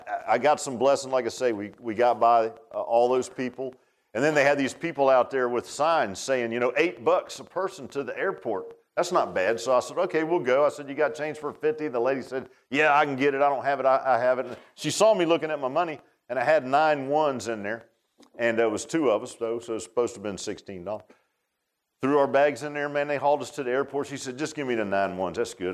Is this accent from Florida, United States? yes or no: yes; Key West, Florida, United States; born there; I told him I was born in Key West. It's right there.